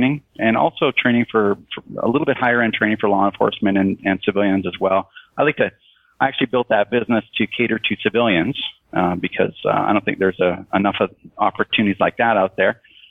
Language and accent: English; Canada; I'll make that brief, but I am a Canadian.